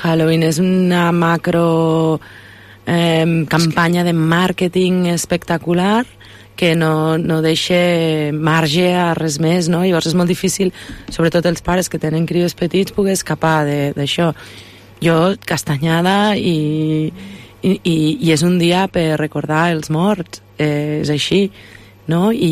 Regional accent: Catalonia, Spain; No, sóc del Pallars.

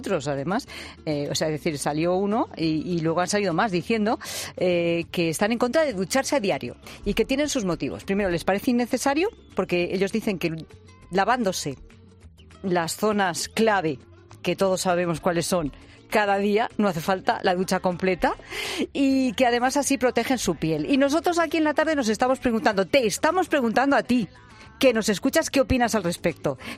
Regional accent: Spain; ¿Tú no sabes que los españoles somos los europeos que más nos duchamos?

